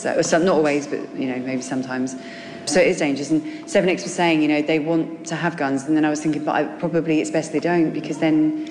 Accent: England, United Kingdom; Being English, we're like, yes, we can.

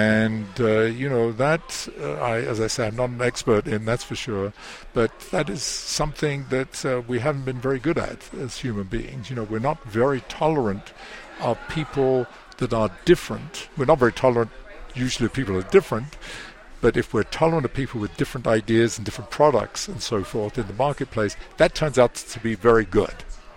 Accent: England, United Kingdom; You know, I come from England

